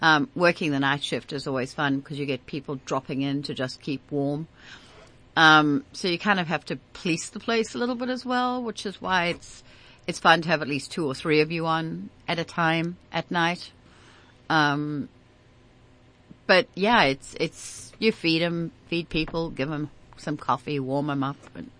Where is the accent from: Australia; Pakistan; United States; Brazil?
Australia; Well, I basically, you know, being Australian, called him a couple of names